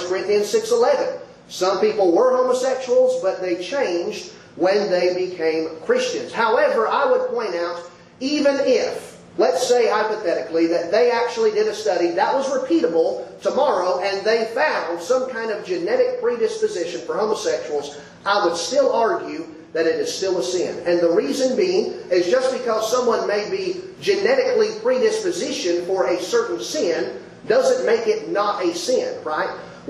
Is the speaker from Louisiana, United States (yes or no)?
no; Seattle, Washington, United States; You know, growing up in the Seattle area, I was repeatedly taught all throughout childhood